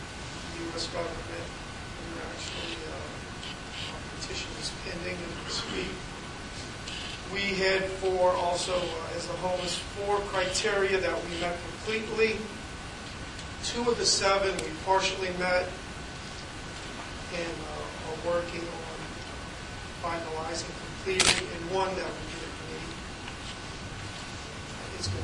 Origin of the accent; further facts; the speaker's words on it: Louisiana, United States; I grew up on the West Bank. My mother's from Port of Sham.